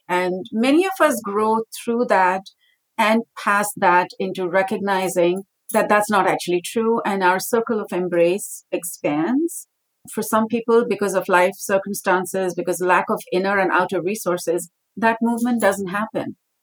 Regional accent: South India, India; I was raised in India. I grew up in the south of India. In some ways, I was always an outsider. I grew up in the south, but my father was from the north.

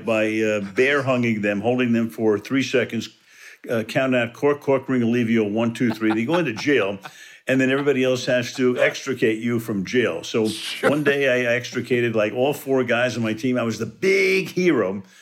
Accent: Brooklyn, New York, United States; I grew up in Brooklyn. And how many kids can grow up within walking distance of Major League Baseball?

